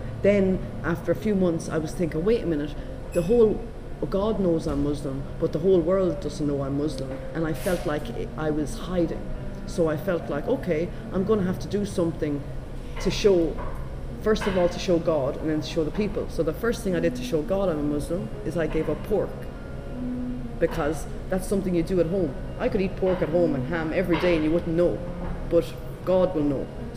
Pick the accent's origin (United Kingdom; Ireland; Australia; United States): Ireland; And being Irish, I understand how the IRA, and you know, the IRA being seen as a terrorist organization worldwide